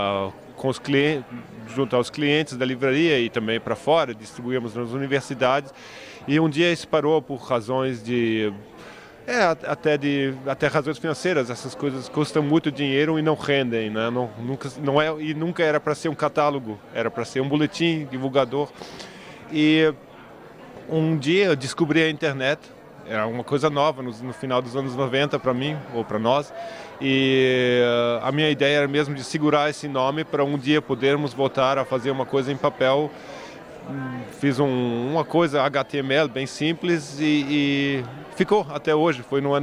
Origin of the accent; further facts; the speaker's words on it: Brazil; Portuguese is a second language; now in Frankfurt, Germany; Eu cresci no Brasil, vivi 6 anos no Brasil.